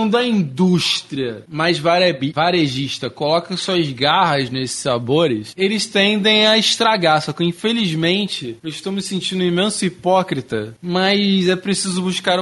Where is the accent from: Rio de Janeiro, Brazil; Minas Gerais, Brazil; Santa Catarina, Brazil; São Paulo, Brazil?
Rio de Janeiro, Brazil; Pô, sou carioca, não.